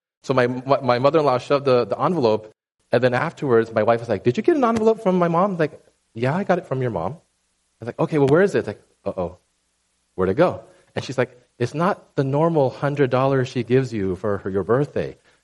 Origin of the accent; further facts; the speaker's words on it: United States; I'm Chinese American, and so we celebrate, depending on who you talk to, Chinese New Year or Lunar New Year.